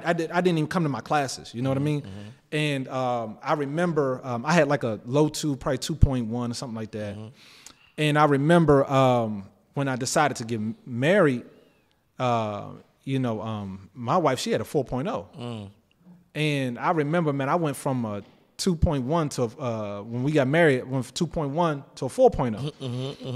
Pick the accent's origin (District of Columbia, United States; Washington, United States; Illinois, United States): District of Columbia, United States; Washington; now in Atlanta, United States; And I was born and raised in Southeast D.C. Mm. And my neighborhood what I had to navigate was pretty tough, you know?